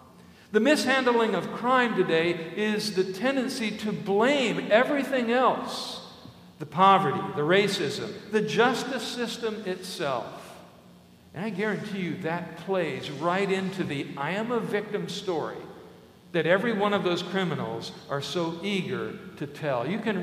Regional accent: Vandalia, Illinois, United States; take a psychology class at the state prison of my hometown, Vandalia, Illinois.

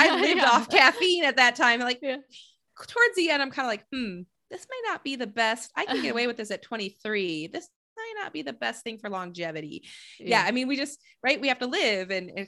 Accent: Flint, Michigan, United States; moved away; I'm originally from Flint, Michigan.

